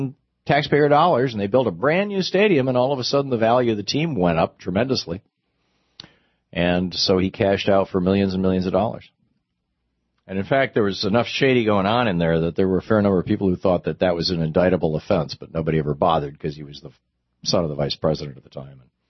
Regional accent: Michigan, United States; My parents grew up in Miami, so I grew up in Michigan. I was always a Detroit Tigers fan and Detroit Lions.

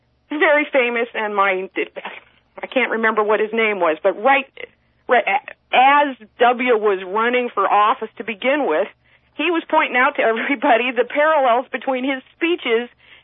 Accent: United States; Well, I think that a whole lot of Americans are used to, you know, at least us older Americans

